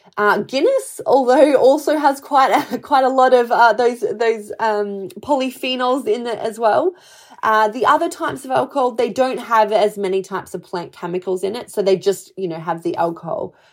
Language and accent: English; Australia; I'm Australian